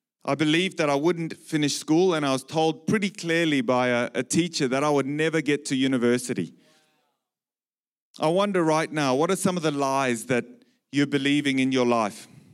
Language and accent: English; Zimbabwe; In the early years of my life growing up in Zimbabwe, I learned a lot about pressing into God.